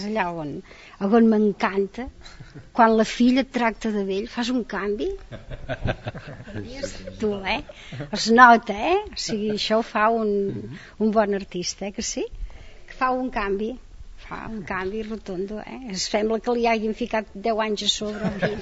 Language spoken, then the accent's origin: Catalan; Centelles, Catalonia, Spain; Centelles.